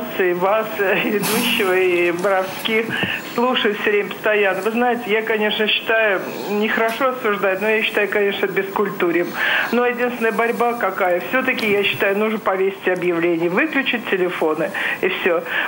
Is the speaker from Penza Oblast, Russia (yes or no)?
yes; Penza, Penza Oblast, Russia; Я из Пензы